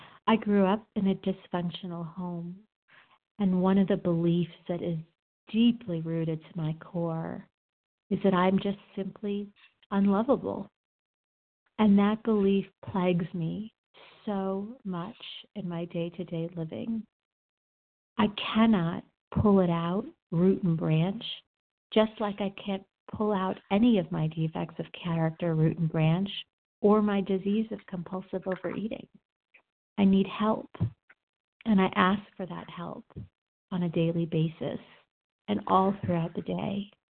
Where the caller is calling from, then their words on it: Colorado, United States; I'm calling in from Colorado.